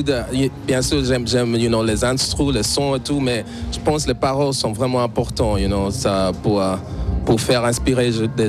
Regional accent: Switzerland; j'ai grandi la plupart de ma vie ici. Donc, mes amis, je connais tous les roues, c'est chez moi ici.

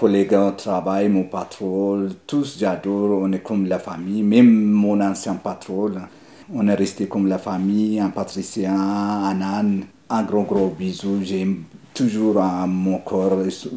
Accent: Switzerland; pour moi, c'est la Suisse. J'ai grandi ici.

